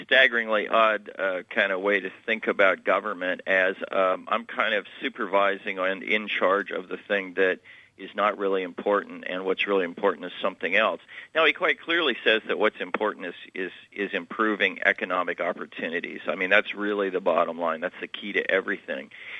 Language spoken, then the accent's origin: English; California, United States; moved away; also born or lived in Boston; I grew up in California, up right by San Francisco, and then moved to Boston.